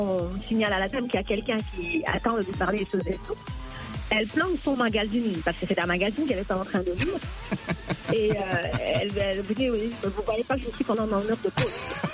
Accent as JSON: {"language": "French", "country": "DR Congo", "said": "J'ai un passeport du pays. Je suis congolaise"}